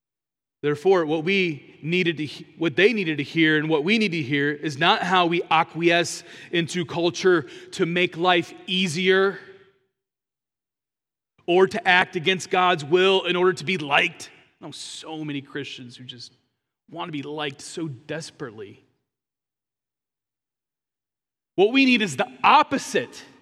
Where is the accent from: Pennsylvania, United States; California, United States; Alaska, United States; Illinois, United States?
Pennsylvania, United States; Philadelphia; I'm from Philadelphia, actually.